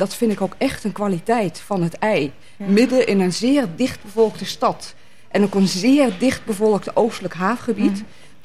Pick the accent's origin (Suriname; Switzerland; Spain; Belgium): Switzerland; Davos, Graubünden; moved away as an adult; now in Amsterdam, Netherlands; Want ik ben geboren getogen in Zwitserland. Ah. Ik kom uit Davos.